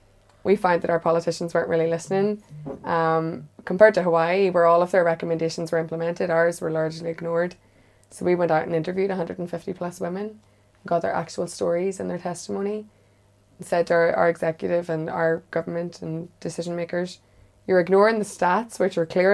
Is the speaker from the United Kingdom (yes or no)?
yes; Northern Ireland, United Kingdom; My mum speaks Irish, but I grew up just a few miles north of the border, so I don't.